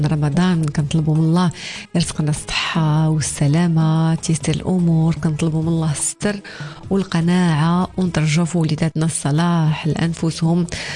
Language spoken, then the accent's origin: Arabic; Morocco; وحنا الكرم ديالنا معروف كمغاربة